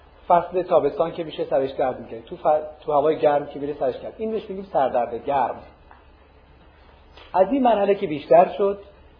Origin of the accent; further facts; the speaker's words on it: Kashan, Isfahan, Iran; now in Qom, Iran; گفت کجایی هستی؟ گفتم … لکن در قم درس می‌خونم.